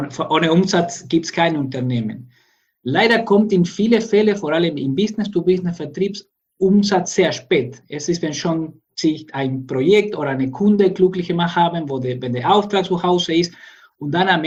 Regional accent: Argentina; moved away as an adult; now in Karlsruhe, Germany; Ich komme selbst aus Argentinien. Dort habe ich Elektroingenieure studiert

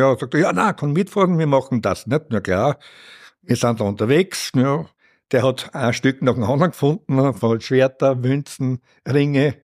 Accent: Austria; da muss wirklich schon die Hütte brennen bei uns in Österreich

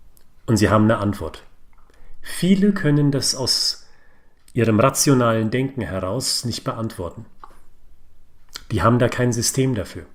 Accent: Frankfurt, Hesse, Germany; ich bin ein Frankfurter Bub.

